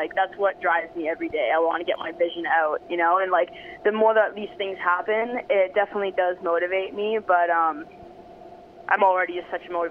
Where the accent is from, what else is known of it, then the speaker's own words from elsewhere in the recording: Niagara Falls, Ontario, Canada; Right now, I'm just actually chilling in my hometown, Niagara Falls, and I'm just played a couple of shows in Toronto this weekend